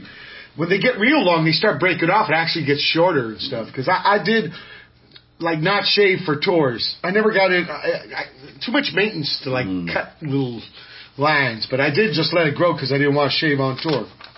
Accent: Virginia, United States; You know, I come from Virginia, but I like this California thing about being a little relaxed on the mustache.

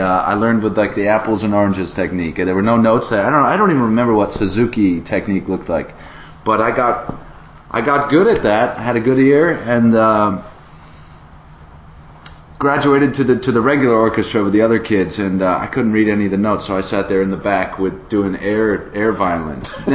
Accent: Massachusetts, United States; I grew up on the Cape with Joel, the engineer, guitarist, multi-talented man in the other room there.

